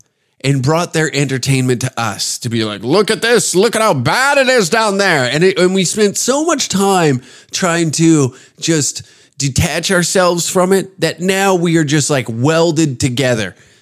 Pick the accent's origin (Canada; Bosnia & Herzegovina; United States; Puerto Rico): Canada; deeply annoying and frustrating as a Canadian.